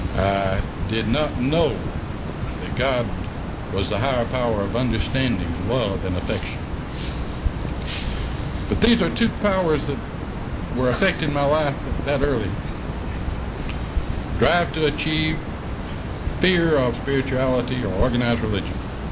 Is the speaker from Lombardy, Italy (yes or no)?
no; Rome, Lazio, Italy; I was born and raised in Rome, and not unlike so many of you here, I had what I consider to be an average childhood.